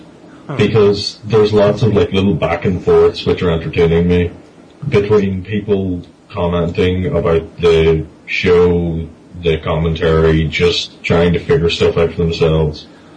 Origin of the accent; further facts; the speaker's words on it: Ireland; Okay, can I just point out that I'm Irish and I speak English?